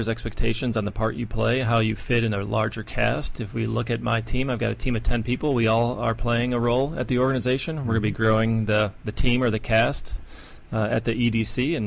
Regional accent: Chicago, Illinois, United States; Originally from the south side of Chicago.

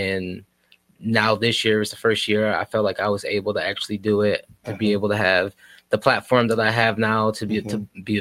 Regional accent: Muskegon, Michigan, United States; born and raised in Muskegon.

